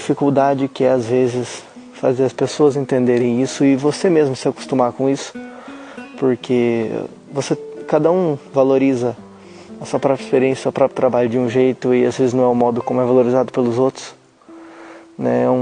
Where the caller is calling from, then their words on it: Santo Antônio da Platina, Paraná, Brazil; Sou de Santo Antônio da Platina, nesse finzinho de mundo aqui no norte do Paraná.